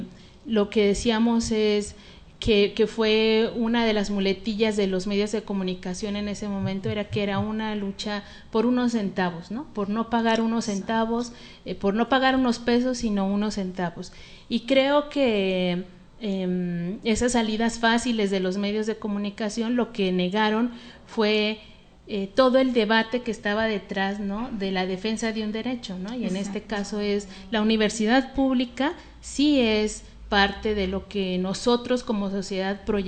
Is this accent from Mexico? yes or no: yes; Mexico; Y para nosotros, pues como mexicanos, pues de la sociedad mexicana.